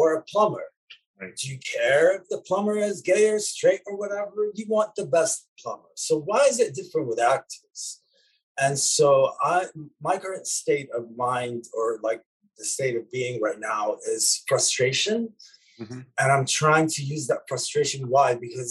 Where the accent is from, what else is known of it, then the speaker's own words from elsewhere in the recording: Lebanon; English is a second language; Like me growing up in Lebanon in the 80s